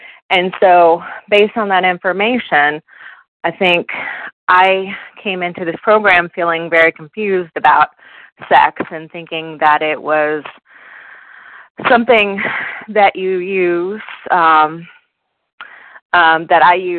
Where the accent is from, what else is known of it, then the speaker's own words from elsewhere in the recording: Virginia, United States; I'm from Virginia.